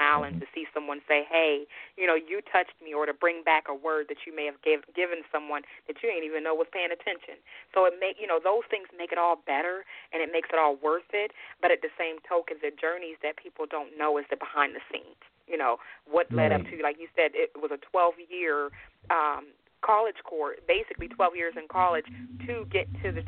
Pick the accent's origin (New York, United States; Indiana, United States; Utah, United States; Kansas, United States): Utah, United States; also born or lived in Youngstown, Ohio; Because I mean, I grew up in Utah, and then of course in Youngstown, Ohio.